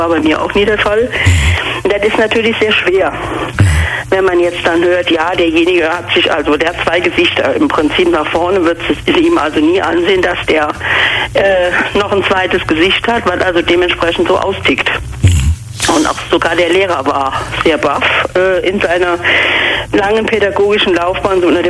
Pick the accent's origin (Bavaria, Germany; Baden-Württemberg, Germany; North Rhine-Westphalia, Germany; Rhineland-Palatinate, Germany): Rhineland-Palatinate, Germany; Ich bin ja aus der Nähe von Koblenz.